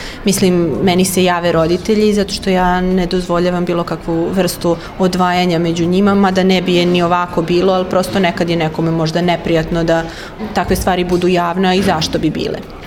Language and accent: Serbian; Belgrade, Serbia; Ja sam iz Beograda